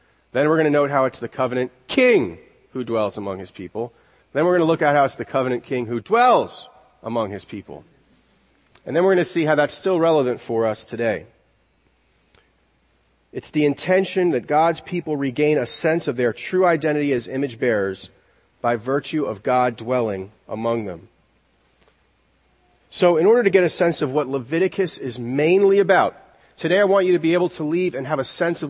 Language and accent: English; Japan; now in United States; being in America is interesting because my identity is already established with people. I'm Japanese. I'm from Japan. People already see that as part of my identity.